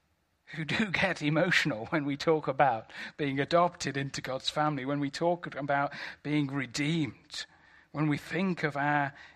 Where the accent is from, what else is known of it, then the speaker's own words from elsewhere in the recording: United Kingdom; We're British. We know things. I'm quite a steady kind of person.